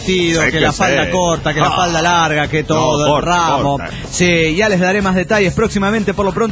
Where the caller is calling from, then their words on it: Mexico City, Mexico; del DF México.